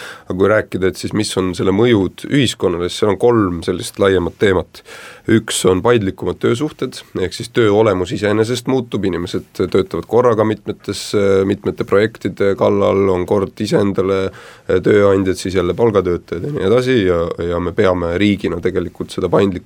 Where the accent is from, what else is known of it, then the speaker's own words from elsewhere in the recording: Ida-Viru County, Estonia; minu kodumaakond Ida-Virumaa on siin hea näide